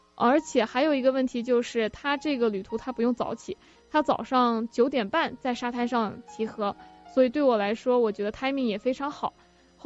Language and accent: Chinese; China; 我觉得日韩的饮食我们中国人还是比较能接受的。